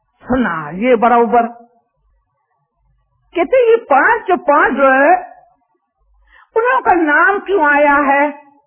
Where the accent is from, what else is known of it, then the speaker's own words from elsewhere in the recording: India; also born or lived in Japan; लेकिन मैं भी जापान में पैदा हुई।